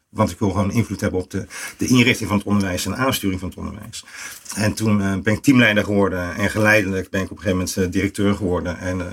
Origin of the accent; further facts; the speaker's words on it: Schiedam, South Holland, Netherlands; born there; Ik ben zelf geboren in Schiedam-Oost. Arbeidersgezin. Iedereen was arm, maar de straten waren schoon.